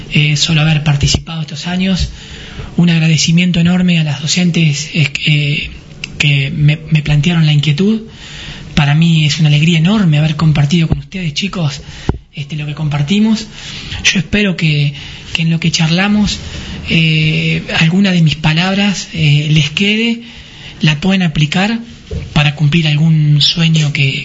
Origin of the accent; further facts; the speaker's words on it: Pedernales, Buenos Aires Province, Argentina; Yo nací a 40 kilómetros acá de Roque Pérez, en el pueblo de Pedernales. Ahí nací, ahí vivo.